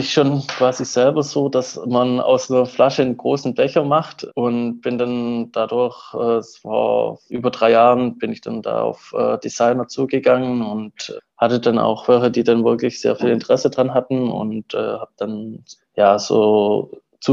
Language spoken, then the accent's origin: German; Southern Germany, Germany; Ursprünglich komme ich so aus dem Süden Deutschlands und habe da auch Wirtschaftswissenschaften studiert